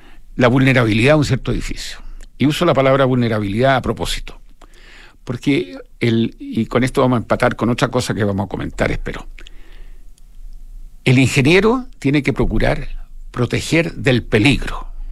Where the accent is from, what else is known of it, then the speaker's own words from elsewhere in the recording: Arica, Arica y Parinacota, Chile; Pero yo vengo de Arica.